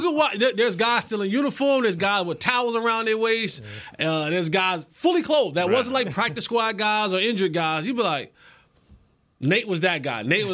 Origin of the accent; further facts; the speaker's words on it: Roselle, New Jersey, United States; You play your high school. I'm from Roselle.